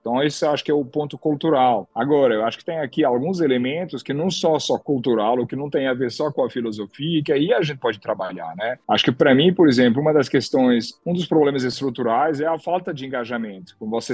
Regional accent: France; Portuguese is a second language; Obviamente tem alguma heterogeneidade, eu sou francês, então aconteceu com maior força na França

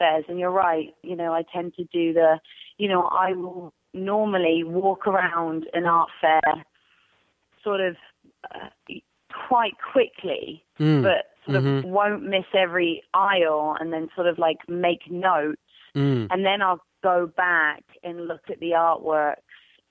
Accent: United Kingdom; maybe it's because I'm a Brit, and we sort of take our holidays more seriously

